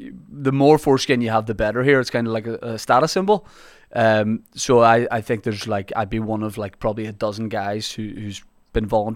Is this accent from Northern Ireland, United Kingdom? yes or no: yes; Holywood, Northern Ireland, United Kingdom; Now, I'm from Hollywood, which is a town just outside Belfast, and it's like, let's say a little, this will cause friction, but it's a little bit more upmarket.